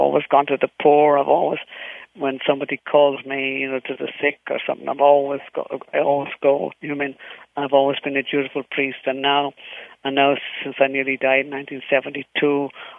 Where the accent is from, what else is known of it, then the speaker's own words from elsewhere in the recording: Dublin, Leinster, Ireland; 97% when I grew up in Dublin, Ireland.